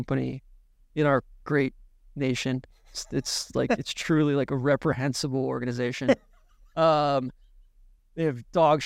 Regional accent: Atlanta, Georgia, United States; Like, I grew up in Atlanta, right?

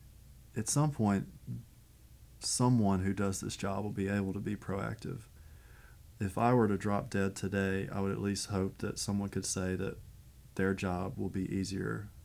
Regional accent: Ruston, Louisiana, United States; So even where I grew up in Ruston made a B. But I always thought Ruston's water is great

